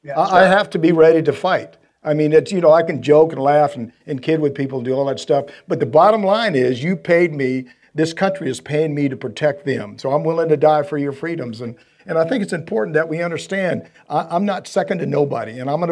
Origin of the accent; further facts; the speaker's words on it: United States; I'm an American soldier. I'm willing to die for your freedoms.